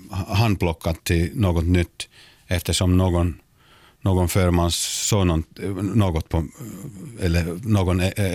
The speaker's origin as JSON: {"language": "Swedish", "town": "Pargas", "region": "Southwest Finland", "country": "Finland", "tie": "born or raised there", "first_language": "Finnish", "second_language": "Swedish", "said": "Jag är finskspråkig, som ni kan höra."}